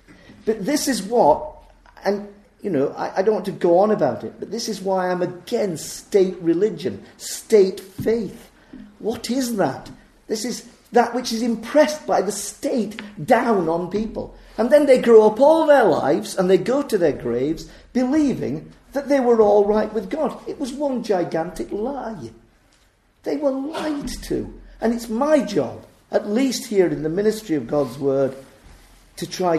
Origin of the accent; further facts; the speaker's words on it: England, United Kingdom; I come from England. I was born in England, for goodness sake.